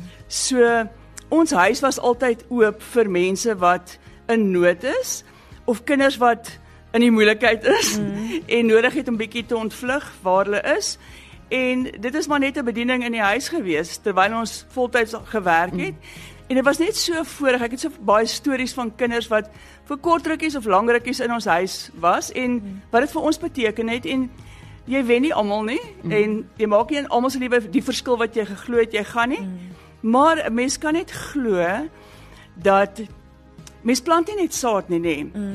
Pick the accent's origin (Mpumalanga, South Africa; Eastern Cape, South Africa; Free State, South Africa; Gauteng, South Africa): Gauteng, South Africa; Pretoria; ek is het in Pretoria groot geword, in die kerk groot geword